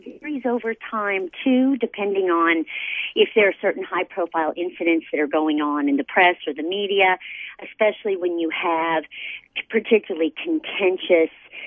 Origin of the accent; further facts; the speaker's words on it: Texas, United States; I'm from Texas, and so conservative is a very relative term.